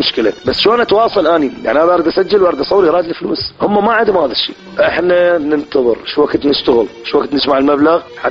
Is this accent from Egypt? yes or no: no; Iraq; صورت بتركيا قدمتها لأنه أنا عراقي